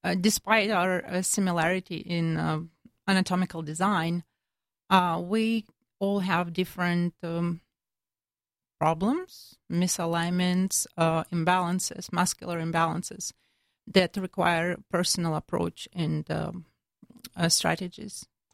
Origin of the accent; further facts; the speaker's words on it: Russia; English is a second language; now in Plano, United States; I'm originally from Russia. I immigrated in 2008 or 2007